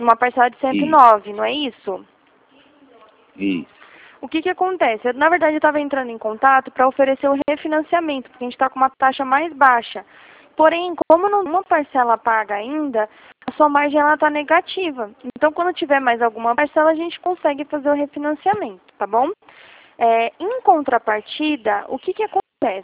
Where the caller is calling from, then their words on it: Atibaia, São Paulo, Brazil; Eu fico aqui em Atibaia, não sei se o senhor conhece